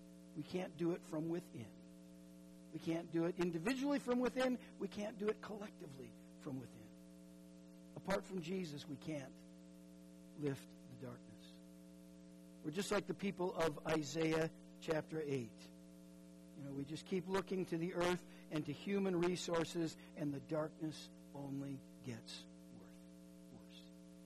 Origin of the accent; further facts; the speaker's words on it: Minnesota, United States; Now, I grew up in Minnesota, so don't all you complain.